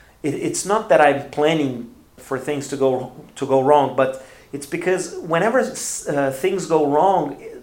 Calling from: Porto Alegre, Rio Grande do Sul, Brazil; English is a second language

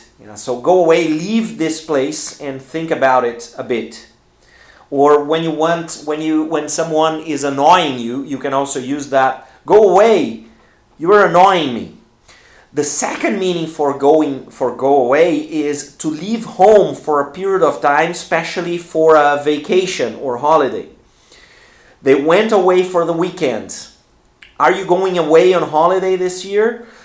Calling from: Porto Alegre, Rio Grande do Sul, Brazil; English is a second language

